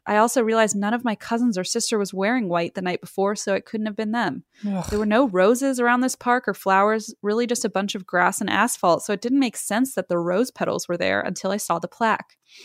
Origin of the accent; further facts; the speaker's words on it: Iowa, United States; I was born and raised in Iowa, and most of my family lives in Iowa, too.